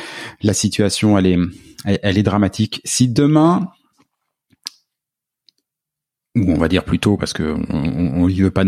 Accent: France; puisque je suis français

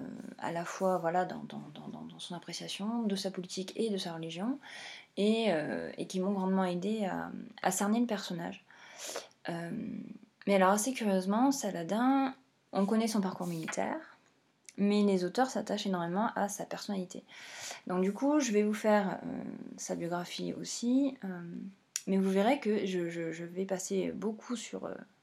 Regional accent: France; je suis française

